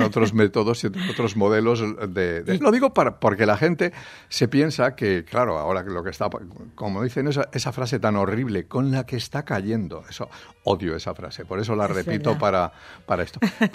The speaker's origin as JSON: {"language": "Spanish", "region": "Castile and León", "country": "Spain", "tie": "born or raised there", "said": "No había luz en mi pueblo durante el día y yo estaba pegado a los cascos de una radio Galena cuando no iba a la escuela. Y entonces salí corriendo diciendo, gritando por las calles del pueblo, el agua del Tera ha matado a todos los habitantes de Ribadelago"}